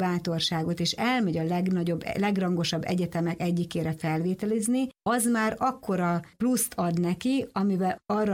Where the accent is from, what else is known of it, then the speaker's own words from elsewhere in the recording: Jászberény, Jász-Nagykun-Szolnok, Hungary; én egy kisvárosi környezetből, Jászberényből származom